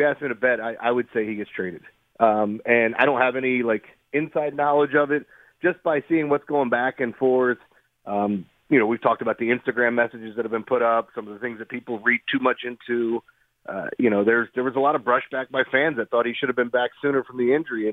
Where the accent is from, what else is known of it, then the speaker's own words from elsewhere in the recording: Baltimore, Maryland, United States; But growing up in Baltimore, I didn't have a football team.